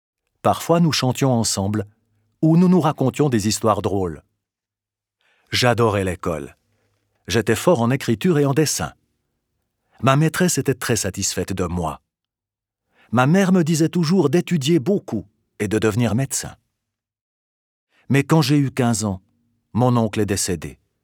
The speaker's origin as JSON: {"language": "French", "region": "Peja District", "country": "Kosovo", "tie": "born or raised there", "lives_now": "Switzerland", "said": "J'ai 30 ans et je vis depuis 13 ans en Suisse. Je suis marié et j'ai une fille. J'ai grandi près de Peia."}